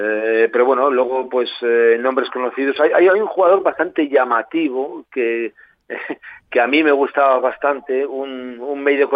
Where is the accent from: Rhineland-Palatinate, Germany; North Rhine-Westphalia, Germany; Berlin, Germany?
North Rhine-Westphalia, Germany; Dortmund; Además es de una ciudad cercana a la mía, yo soy natural de Dortmund